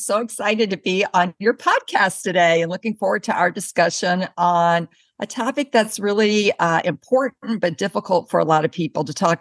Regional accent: Mississippi, United States; And I came from a very conservative background. I grew up in Mississippi, and I had never even been on a date when I went out to the academy.

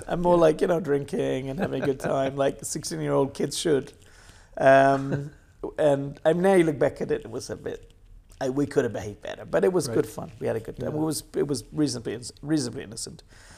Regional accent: Wales, United Kingdom; So we grew up in Wales. And then we came, as many British people do, at age of 16 for summer camp in Israel for about a month.

